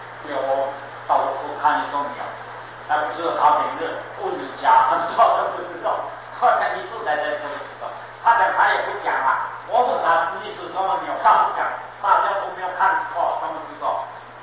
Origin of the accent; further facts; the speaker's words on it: China; 我是讲我们中国人说是象是心象